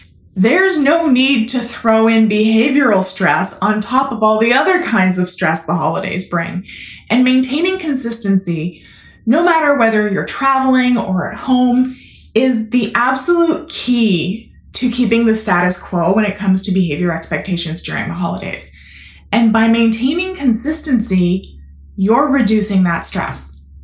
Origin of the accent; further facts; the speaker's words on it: Canada; As a Canadian, the passing of Remembrance Day has always signaled the start of the holiday season for me